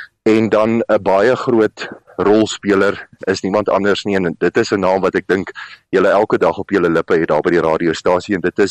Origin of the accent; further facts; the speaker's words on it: Free State, South Africa; born there; Ek was op Henneman op daai stadium hier in die Vrystaat, ek is gebore Vrystater.